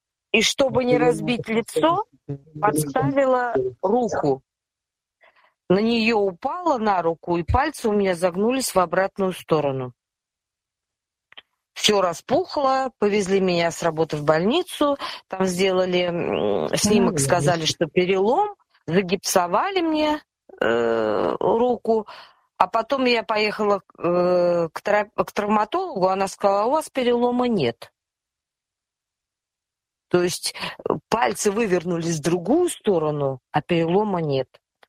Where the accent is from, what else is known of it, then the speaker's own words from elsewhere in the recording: Leningrad Oblast, Russia; я из Ленинградской области.